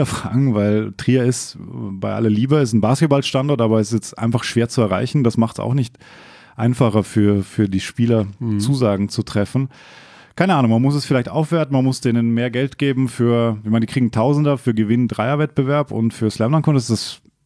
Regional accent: Bregenz, Vorarlberg, Austria; auf der Bregenzer Seebühne.

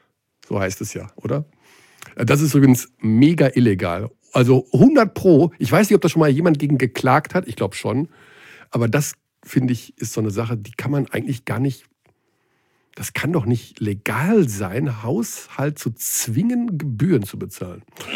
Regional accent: Dissen, Lower Saxony, Germany; Meine Heimatstadt Dissen.

